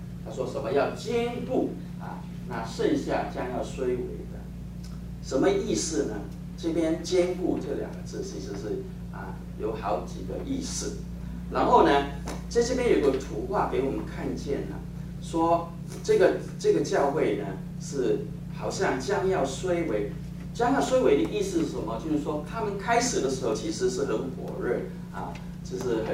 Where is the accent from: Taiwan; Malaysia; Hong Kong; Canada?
Hong Kong; 我记得我小的时候在香港，我们过年的时候呢就打这个火炉哈，打冰炉哈